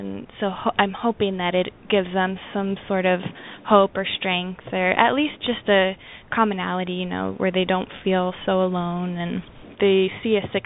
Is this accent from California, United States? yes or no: yes; Santa Barbara, California, United States; she was doing the Christmas show at the Arlington Theater in Santa Barbara, in my hometown.